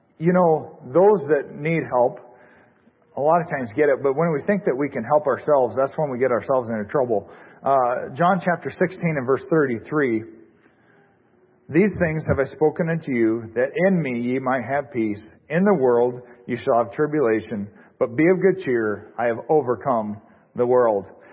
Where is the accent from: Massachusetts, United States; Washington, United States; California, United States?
Washington, United States; also born or lived in Montana; Growing up out west, I was born in Montana and raised in Washington.